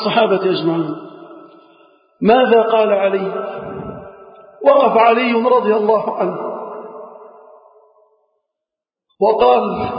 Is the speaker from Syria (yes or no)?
no; Egypt; اللهم احفظ بلدنا مصر